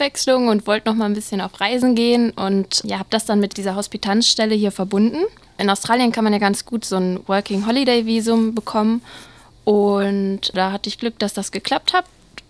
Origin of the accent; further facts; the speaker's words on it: Dortmund, North Rhine-Westphalia, Germany; now in Cologne, Germany; Zu Hause in Köln habe ich jetzt eine ganze Weile Fußball gespielt. Also vorher schon in meiner Heimat in Dortmund, eben auch schon seit ich ganz klein war.